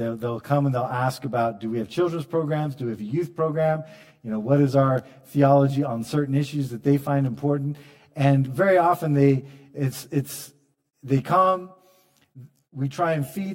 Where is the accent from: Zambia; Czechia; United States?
United States; Pacific Northwest; I come from the United States, and I come from the northwest part of the United States, which is a culture that's different than, say, the southern U.S.